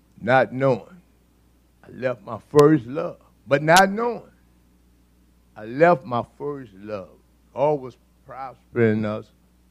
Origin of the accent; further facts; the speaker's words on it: New Orleans, Louisiana, United States; I was born in New Orleans, Charity Hospital, 1954. In the Desire Project, over 21 years.